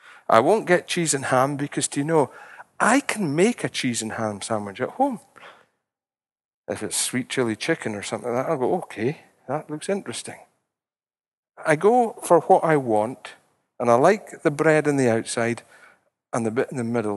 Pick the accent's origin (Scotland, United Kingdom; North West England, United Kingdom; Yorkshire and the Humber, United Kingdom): Scotland, United Kingdom; Well, we're Scottish, we like to mourn.